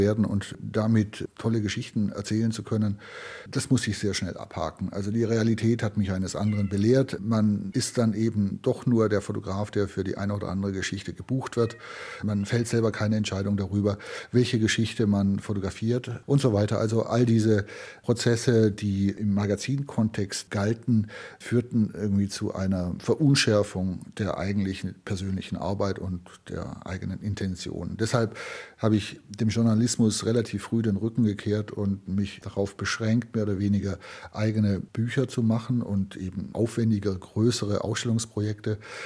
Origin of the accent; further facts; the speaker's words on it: Baden-Württemberg, Germany; weil als Schwabe habe ich der Sprache nicht so richtig getraut